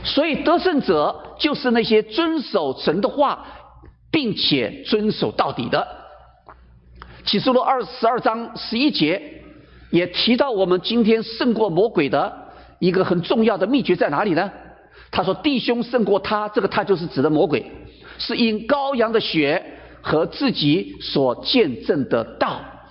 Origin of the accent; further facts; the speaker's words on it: China; 所以我们中国人看重这一些，其实我们背后里面，我们的文化观里面，我们的教育观里面